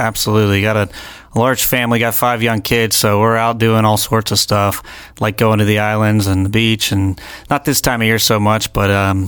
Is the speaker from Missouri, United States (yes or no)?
no; Fort Myers, Florida, United States; Yeah, so I'm a local guy. I was born and raised right here in Lee County or whatnot